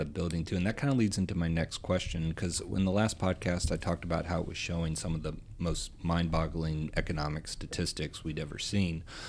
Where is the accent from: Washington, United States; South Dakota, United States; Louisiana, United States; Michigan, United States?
Louisiana, United States; Well, being from Louisiana, there was Nacogdoches